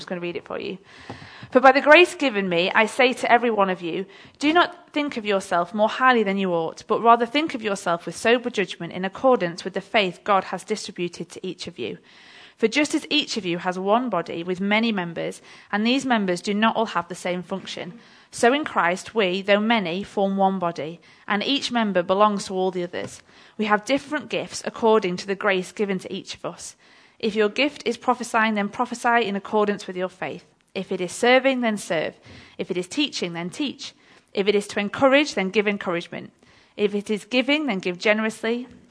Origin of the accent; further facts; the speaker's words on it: England, United Kingdom; And that just really resonated with me as a Northerner.